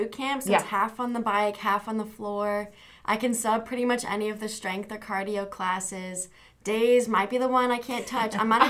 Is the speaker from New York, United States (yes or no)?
no; Stafford, Virginia, United States; Well, I'm from Stafford, Virginia. That's a solid 12 hours away, so it's a nice long car drive with my brothers every couple months.